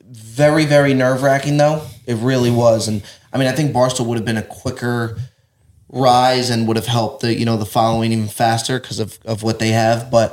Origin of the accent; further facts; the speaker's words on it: New Jersey, United States; now in Los Angeles, United States; I was born and raised in Jersey